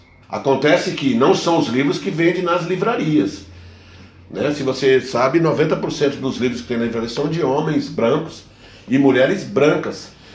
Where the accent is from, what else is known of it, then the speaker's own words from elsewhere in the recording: São Paulo, Brazil; Eu cresci no Jardim Guarujá, Parque Santo Antônio, Jardim São Luís, Jardim Ângela, num bairro que, em 1996, essa região, foi considerado pela ONU o lugar mais violento do mundo.